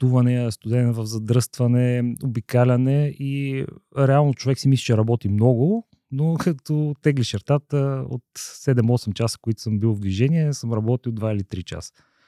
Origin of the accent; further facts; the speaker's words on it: Kostinbrod, Sofia Province, Bulgaria; now in Sofia, Bulgaria; от Костинброд съм, живея в София, по образование съм инженер, по призвание съм търговец.